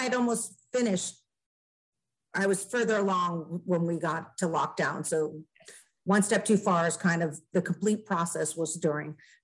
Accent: Oregon, United States; Cape, yep, you're on the Cape. And I'm up in the mountains. So it's interesting because I'm from Oregon.

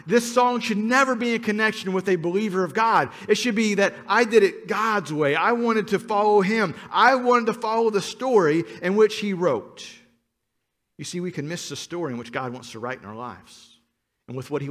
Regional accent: Cincinnati, Ohio, United States; I grew up in Cincinnati. I'm a long-suffering Cincinnati Reds fan.

